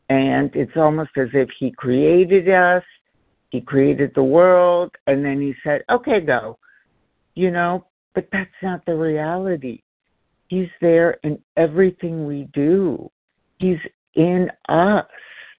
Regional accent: California, United States; from California.

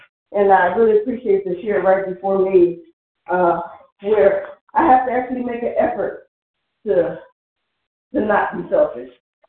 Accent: Cleveland, Ohio, United States; I'm from Cleveland, Ohio, and I'm really grateful to be here.

